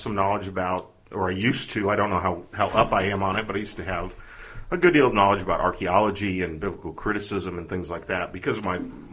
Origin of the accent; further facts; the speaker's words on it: Midwest, United States; Yeah, I grew up in the Midwest. Went to a Bible college and majored in Bible and did that whole thing.